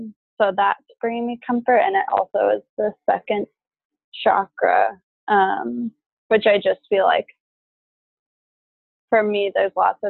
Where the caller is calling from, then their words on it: San Diego, California, United States; I'm calling from San Diego, where I've been living the last couple of years